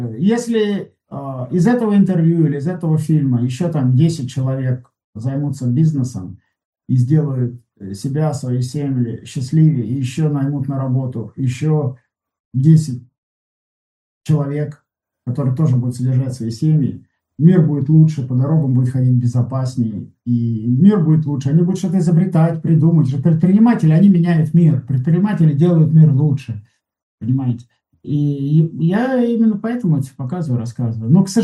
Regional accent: Siberia, Russia; Такой я есть, сибиряк.

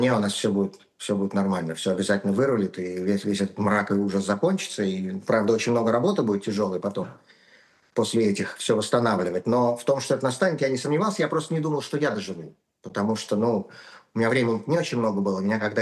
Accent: Moscow, Russia; я москвич в пятом поколении. То есть прапрадед мой … был купцом второй гильдии в Москве, это отец прабабушки, был купцом второй гильдии в Москве во второй половине 19 века.

